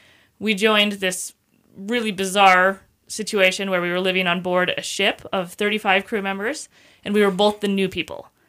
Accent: Sandpoint, Idaho, United States; And I grew up here in Sandpoint.

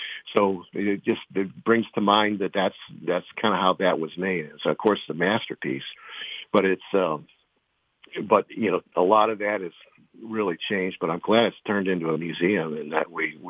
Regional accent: Berkley, Michigan, United States; I grew up in Berkeley, which is probably, they're mile roads. 8 mile road is the boundary of the city of Detroit. And so I was at 12 mile road.

